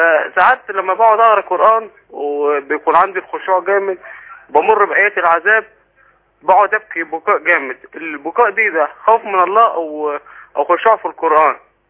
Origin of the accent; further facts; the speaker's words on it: Egypt; now in Jordan; أنا مصري شغال في الأردن